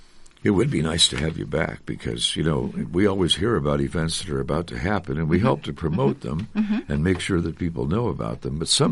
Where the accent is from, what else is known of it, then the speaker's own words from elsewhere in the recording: Story City, Iowa, United States; I'm from Story City.